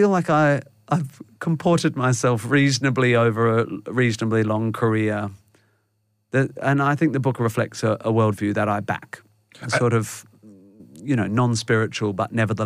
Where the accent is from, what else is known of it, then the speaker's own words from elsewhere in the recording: Perth, Western Australia, Australia; I come from Perth, West Australia. I don't come from a musical family.